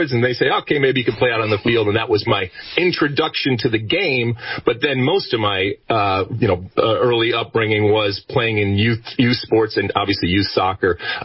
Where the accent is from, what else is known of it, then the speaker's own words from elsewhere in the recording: Michigan, United States; Although, growing up in Michigan, I actually played as much and at times even more hockey growing up because it's the law there